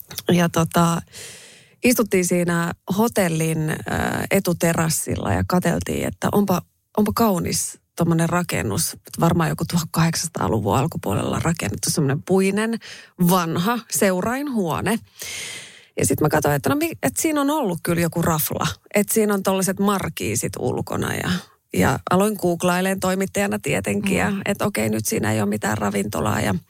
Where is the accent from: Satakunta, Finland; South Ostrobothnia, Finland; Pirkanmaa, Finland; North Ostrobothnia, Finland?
North Ostrobothnia, Finland; Raahe; Kyllä joka kerta, kun mä menen Raaheen, niin kyllä mun murre muuttuu.